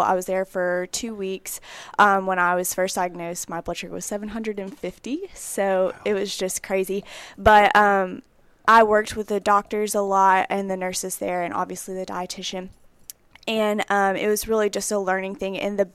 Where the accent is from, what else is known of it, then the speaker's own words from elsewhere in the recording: Arab, Alabama, United States; I'm from Arab, Alabama. I'm a senior here at UA studying food and nutrition.